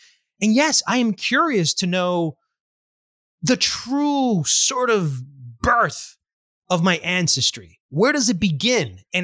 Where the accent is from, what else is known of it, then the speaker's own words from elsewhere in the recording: Colombia; I thought I was that, Mike. But I'm not that. I'm much more than a Colombian. I'm an American Indian.